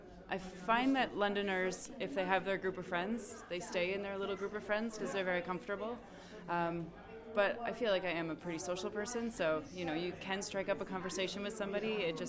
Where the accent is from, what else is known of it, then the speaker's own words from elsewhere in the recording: Ontario, Canada; I grew up outside of Toronto, but I've lived in Toronto for almost 10 years. So the middle, sort of eastern side.